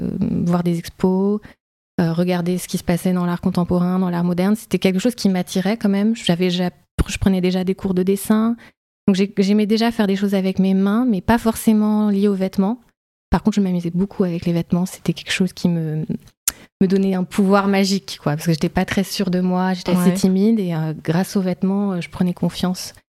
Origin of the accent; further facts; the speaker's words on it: Colombes, Île-de-France, France; J'ai grandi en région parisienne, à Colombes.